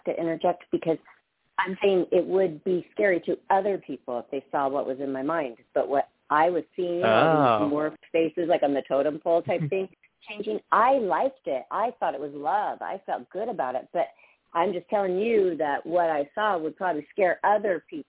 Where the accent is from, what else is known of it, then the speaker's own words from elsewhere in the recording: Seattle, Washington, United States; Like, I'm from Seattle, Washington. We study totem poles.